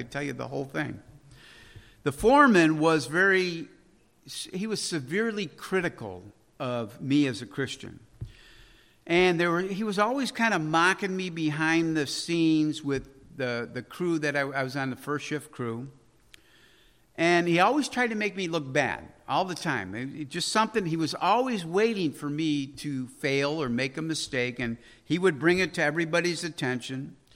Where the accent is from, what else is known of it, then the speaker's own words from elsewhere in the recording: Chicago, Illinois, United States; And, you know, I'm from Chicago. You know what the Chicago way is, right?